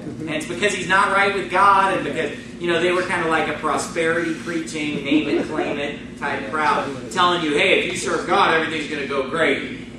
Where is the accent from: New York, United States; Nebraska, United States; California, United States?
California, United States; And I grew up in California, and I've been exposed to it, and I've never been allergic to it until now.